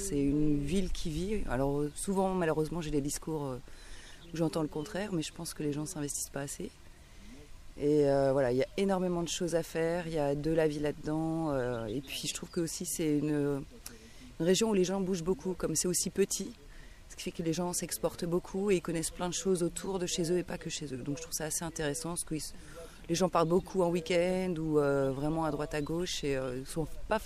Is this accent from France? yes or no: yes; Hauts-de-France, France; moved away as an adult; j'habite à Blois, centre-ville. Voilà, je suis graphiste, j'habite dans la région depuis 13 ans et sinon je suis originaire du Nord.